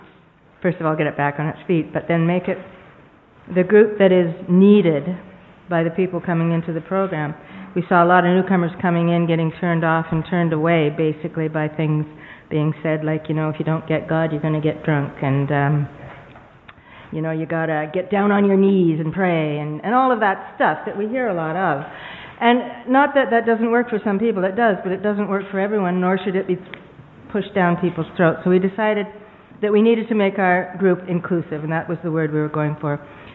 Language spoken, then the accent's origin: English; Collingwood, Ontario, Canada; And, keep in mind we're from Collingwood, Wasaga Beach. A little provincial.